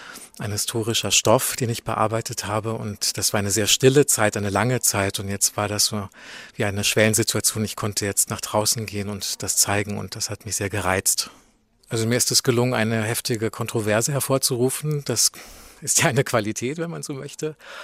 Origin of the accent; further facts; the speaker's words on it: Bamberg, Bavaria, Germany; ich komme aus Bamberg.